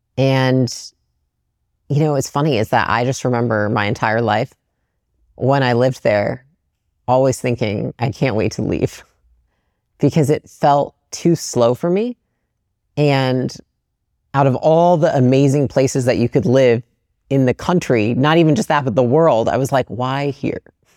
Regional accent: Portage, Michigan, United States; So I grew up in Portage, Michigan, which is like a small Midwestern town.

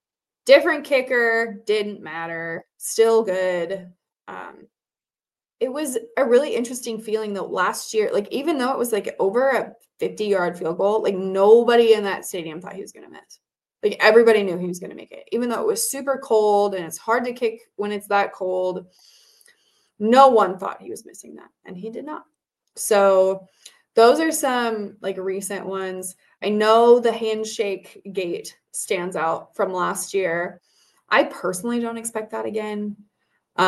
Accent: Nebraska, United States; This is my fourth season being back, but I'm from Nebraska originally.

